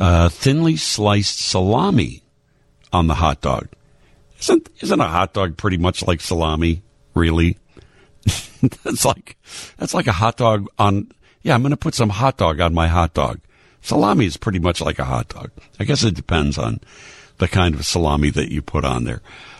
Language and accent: English; Cleveland, Ohio, United States; I grew up in Cleveland.